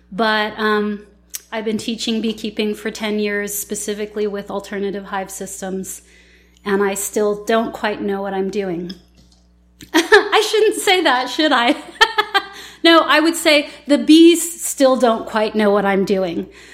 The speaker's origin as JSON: {"language": "English", "town": "Berkeley", "region": "California", "country": "United States", "tie": "born or raised there", "also_born_or_lived": "San Francisco / Oakland", "said": "I was born at Stanford. I grew up in Berkeley. I spent my young adulthood in San Francisco and my mid-adulthood in Oakland."}